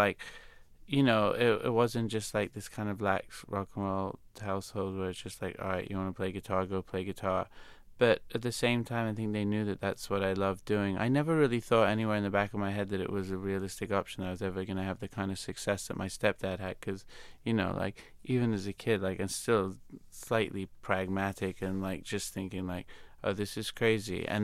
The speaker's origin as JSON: {"language": "English", "town": "New York City", "region": "New York", "country": "United States", "tie": "born or raised there", "said": "growing up in New York in the late 80s"}